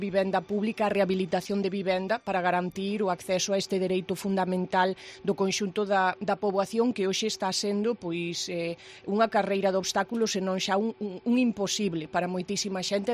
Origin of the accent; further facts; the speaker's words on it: Ribeira de Piquín, Galicia, Spain; que son da Ribeira de Piquín